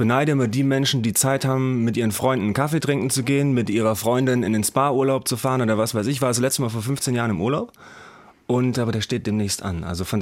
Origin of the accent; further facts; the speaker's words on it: Thuringia, Germany; now in Schleswig-Holstein, Germany; Ich bin ja gar nicht aus Hessen. Ich komme ja eigentlich aus Thüringen und lebe in Schleswig-Holstein.